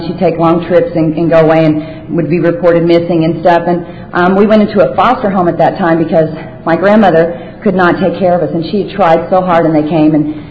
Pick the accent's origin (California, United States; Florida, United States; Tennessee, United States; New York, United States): California, United States; Los Angeles; I was raised in Los Angeles, and 18 years ago, I came to this group